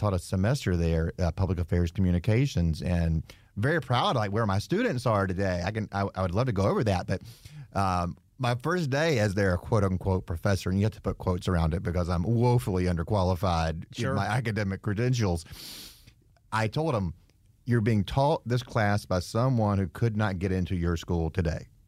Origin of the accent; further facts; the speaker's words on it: South Carolina, United States; now in Georgia, United States; I actually grew up in South Carolina, which is sort of an inside joke because I never talk about it because I'm so deeply ingrained in Georgia politics.